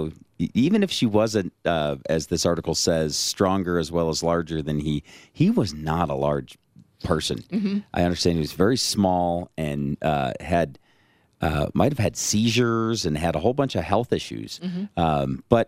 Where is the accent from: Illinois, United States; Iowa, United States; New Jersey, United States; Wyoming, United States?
Illinois, United States; Chicago; if you don't mind, I'm born and raised in the Chicago area. Even Chicago wouldn't do that.